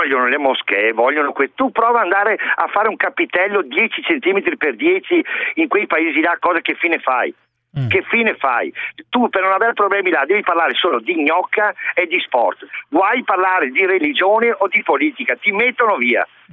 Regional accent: Vicenza, Veneto, Italy; perché io sono di Vicenza

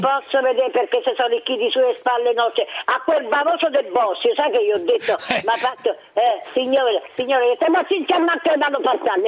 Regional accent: Rome, Lazio, Italy; io sono da Roma.

